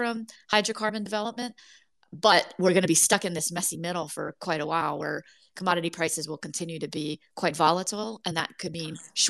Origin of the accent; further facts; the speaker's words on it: Hawaii, United States; I think I'm old enough to remember the 70s with the oil price shocks and growing up in Hawaii